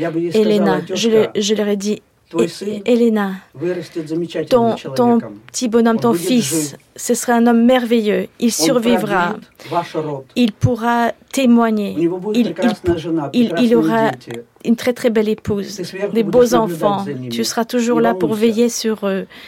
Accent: Moscow, Russia; French is a second language; Moi je viens de Moscou.

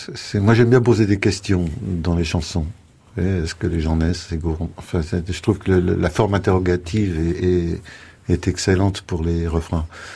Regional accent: Paris, Île-de-France, France; born there; je suis né à Paris, je prends mon passeport pour passer le périph, et oui, tout, j'ai toutes les caractéristiques de l'horrible Parisien.

